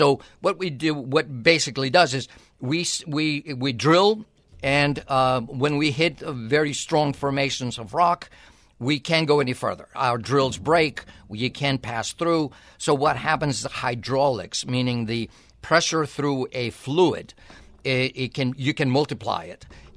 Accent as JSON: {"language": "English", "country": "Greece", "said": "I'm as you know, I'm Greek, but very American. I'm American"}